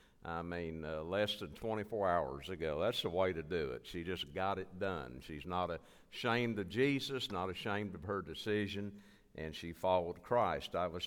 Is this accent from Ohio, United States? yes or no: no; Arkansas, United States; You know, I'm a native of Arkansas. I'm born and raised in Arkansas up in the northwest corner.